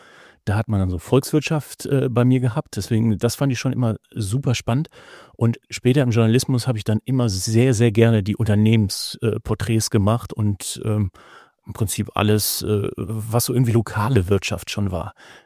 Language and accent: German; Lower Saxony, Germany; Also ich komme ja selbst aus dem Landkreis Celle.